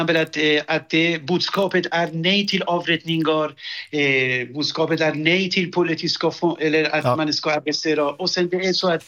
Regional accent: Iran; Swedish is a second language; now in Sweden; Jag är ursprungligen från Iran.

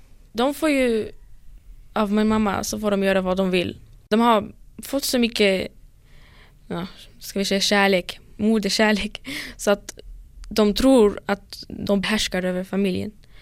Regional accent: Iraq; Jag kommer från Irak.

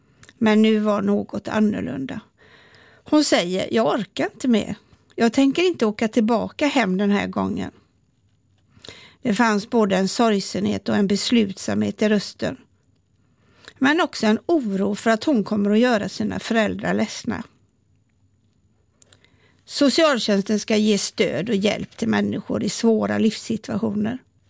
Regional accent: Gothenburg, Västra Götaland County, Sweden; Jag växte upp i Kortedala i Göteborg, en av Sveriges första moderna förorter.

